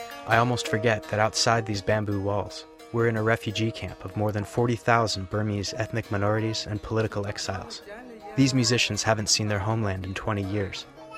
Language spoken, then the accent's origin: English; United States; I tell them I'm American and can answer their questions.